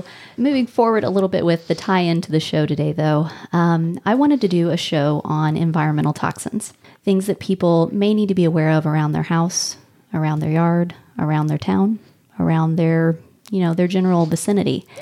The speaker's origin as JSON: {"language": "English", "town": "Bonne Terre", "region": "Missouri", "country": "United States", "tie": "born or raised there", "said": "I'm from St. Francis County. I mm-hmm. grew up in Bon Terre, Missouri, right over a lead mine."}